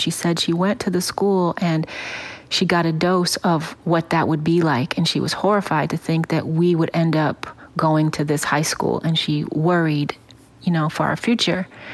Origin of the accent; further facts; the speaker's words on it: Cleveland, Ohio, United States; Well, I grew up in sort of two different phases of life. My early childhood was in the inner city, very much like the world created in my movie Bruised.